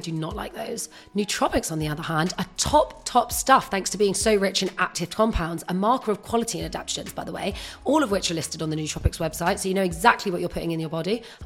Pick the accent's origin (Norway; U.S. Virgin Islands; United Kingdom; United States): United Kingdom; I just can't believe, perhaps because we're British, any American honeys listening, let us know your thoughts